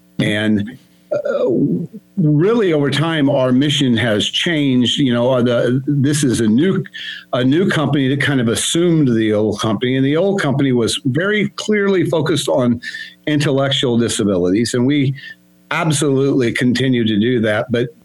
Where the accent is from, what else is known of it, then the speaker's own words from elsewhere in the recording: Missouri, United States; I grew up in the Ozarks in southern Missouri and went to a one-room schoolhouse.